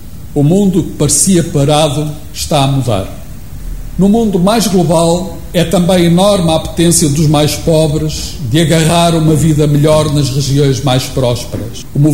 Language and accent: Portuguese; Ovar, Aveiro, Portugal; Ovar é a minha terra, dotada de gente com capacidade para edificar um futuro melhor.